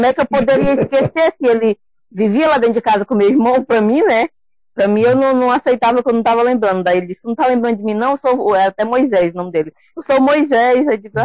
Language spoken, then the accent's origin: Portuguese; Acre, Brazil; da minha cidade eu vim para a capital do Acre, no caso, né? Então, já era lá da minha terra natal.